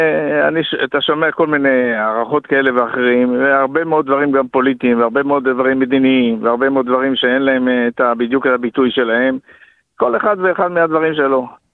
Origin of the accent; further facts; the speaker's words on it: Safed, Northern District, Israel; born there; הנה אני נולדתי בצפת, ואני רוצה לבוא ולגור שם.